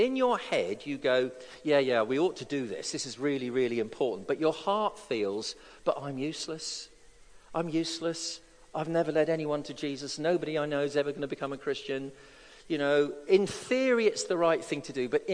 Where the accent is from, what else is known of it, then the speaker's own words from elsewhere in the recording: South West England, United Kingdom; we stopped off at our little village where I was born in South Devon near Plymouth.